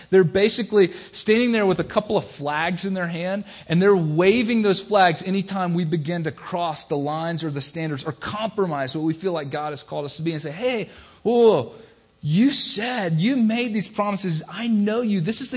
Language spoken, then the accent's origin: English; North Carolina, United States; I grew up in North Carolina, a couple hours from the beach.